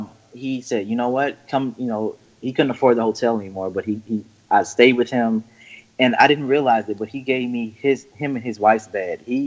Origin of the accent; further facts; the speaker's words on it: Alabama, United States; So I went to my home state, Alabama, to do a guest posing. I had maybe three people come and speak to me the whole time from the place I grew up.